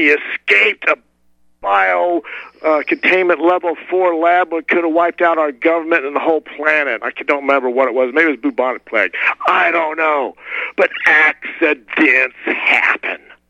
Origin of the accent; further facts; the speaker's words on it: Atlanta, Georgia, United States; born or raised there